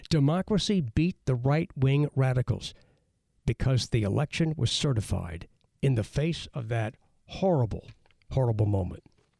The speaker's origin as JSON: {"language": "English", "country": "United States", "said": "And as an American, as a patriotic citizen, you know, that offends me."}